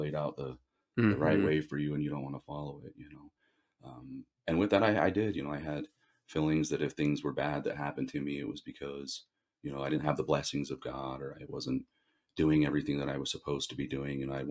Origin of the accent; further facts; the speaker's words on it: Ephraim, Utah, United States; You know, and growing up in Ephraim where I was at, and this isn't a bad thing, it was definitely something that a lot of youth looked forward to doing.